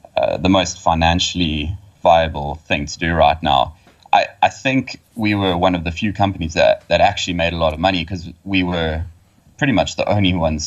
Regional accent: Estcourt, KwaZulu-Natal, South Africa; I'm in the Musgrave area. I was born in a tiny town called Escort.

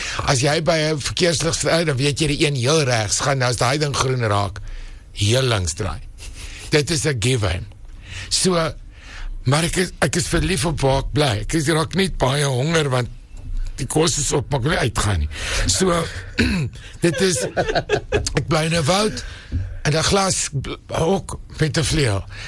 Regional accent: Cape Town, Western Cape, South Africa; so ek kom van die Kaap af, en my hele familie is nog daar

